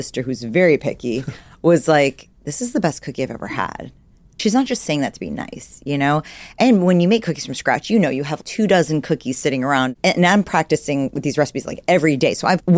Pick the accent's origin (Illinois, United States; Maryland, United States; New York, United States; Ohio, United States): New York, United States; New York City; moved away as an adult; also born or lived in Los Angeles; So I'm from New York City. That's where I grew up. And then actually went to USC for college. So I was out